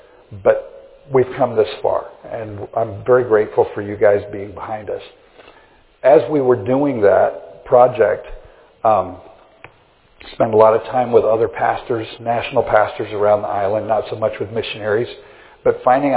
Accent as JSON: {"language": "English", "country": "United States", "tie": "born or raised there", "said": "when you live in a place that doesn't have all the conveniences of where I grew up here in the States, it takes time to live."}